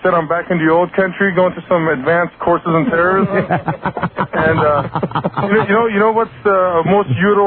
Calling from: Tehran, Tehran Province, Iran; I'm calling from Tehran, Iran.

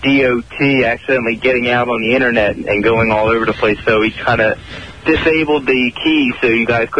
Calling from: Newark, Delaware, United States; I'm in Newark, but yeah, my phone service is from Wilmington.

